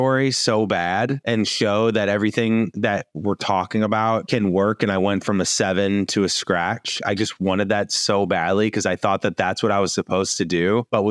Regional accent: St. Louis, Missouri, United States; now in Los Angeles, United States; I'm from St. Louis originally. I'm in LA now.

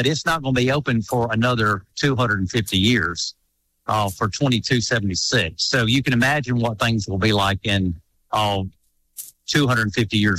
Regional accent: Haleyville, Alabama, United States; or you're in, you know, Mobile, Birmingham, up in Haleville, my hometown, wherever you are, it's celebrating America.

